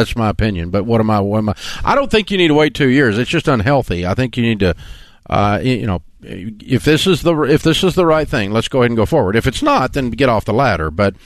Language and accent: English; Tennessee, United States; I'm from Tennessee.